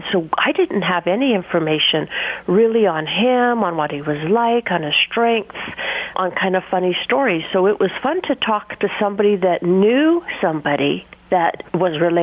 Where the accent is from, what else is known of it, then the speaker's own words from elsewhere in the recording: Canada; born there; Well, my parents are from Scotland, but I was born in Canada.